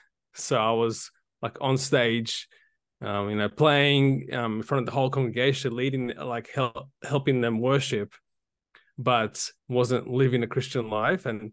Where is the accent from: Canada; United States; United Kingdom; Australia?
Australia; born there; So I was born in Australia.